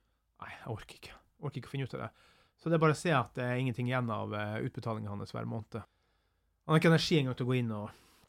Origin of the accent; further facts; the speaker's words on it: Northern Norway, Norway; Og da treffer jeg jo, som nordlending, en annen nordlending.